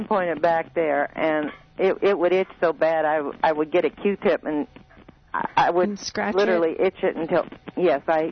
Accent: Cerritos, California, United States; I'm from Cerritos, California.

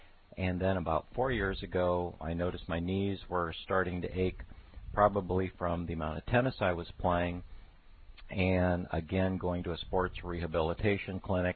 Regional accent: Irvine, California, United States; Irvine, California.

